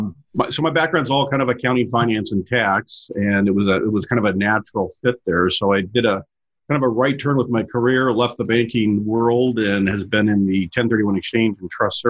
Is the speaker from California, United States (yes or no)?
yes; Los Angeles, California, United States; I grew up in Los Angeles, which was great back then. Today, I try to avoid it at all costs.